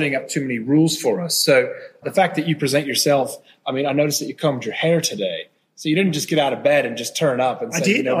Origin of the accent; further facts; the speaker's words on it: United States; I mean, I'm an American, so I classically overshare.